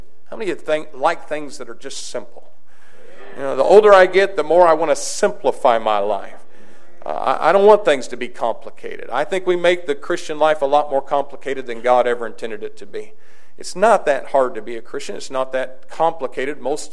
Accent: United States; I'm an American. You cut me, I bleed red, white, and blue.

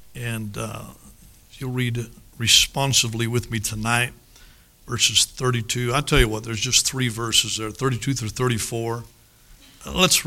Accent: Minnesota, United States; Don't try to figure out my accent. I'm from northern Minnesota. But I've been married to a hillbilly for 30 years.

